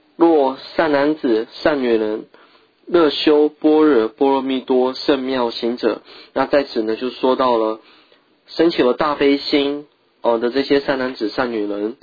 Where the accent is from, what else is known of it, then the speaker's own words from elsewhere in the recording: Tibet, China; 我们西藏人在见到自己真正依赖的对象三宝的时候呢